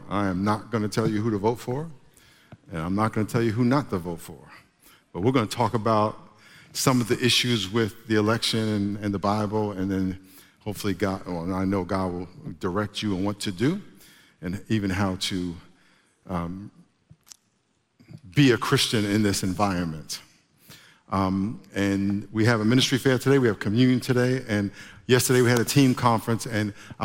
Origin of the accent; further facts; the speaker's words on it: New York, United States; I grew up in New York. I didn't even know where Connecticut was, but I grew up in New York, and it was right next to us.